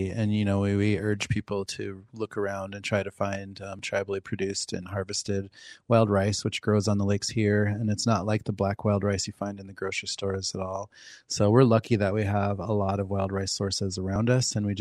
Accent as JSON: {"language": "English", "town": "Pine Ridge", "region": "South Dakota", "country": "United States", "tie": "born or raised there", "said": "I use my reservation as an example, because growing up on Pine Ridge, we had one grocery store to service an area the size of Connecticut."}